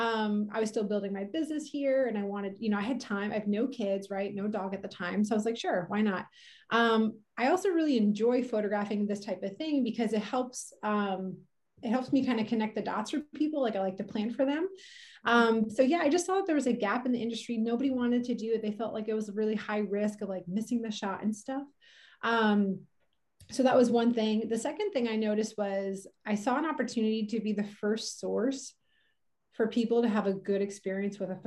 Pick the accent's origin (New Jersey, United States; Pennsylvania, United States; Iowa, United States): Pennsylvania, United States; now in Carmel, United States; I am from Pennsylvania originally, and I live in the Central Coast of California. I've been here for almost 10 years. I'm in the Carmel Big Sur area